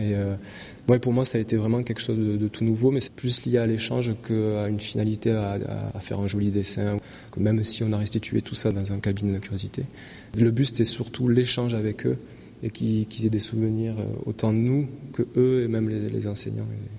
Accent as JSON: {"language": "French", "town": "Marseille", "region": "Provence-Alpes-Côte d'Azur", "country": "France", "said": "je viens de Marseille"}